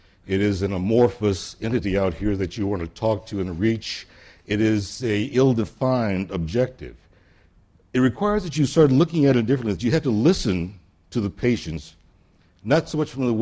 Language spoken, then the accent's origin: English; United States; now in Barcelona, Spain; I'm an American living in Barcelona, so I've got feet on both sides